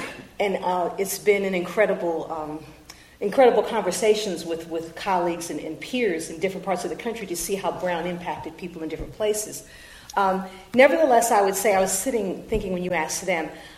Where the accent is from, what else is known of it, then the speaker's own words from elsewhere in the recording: Fort Wayne, Indiana, United States; born there; I was born in Fort Wayne, Indiana, in an industrial community in northwestern Indiana because my relatives had migrated from Alabama and Mississippi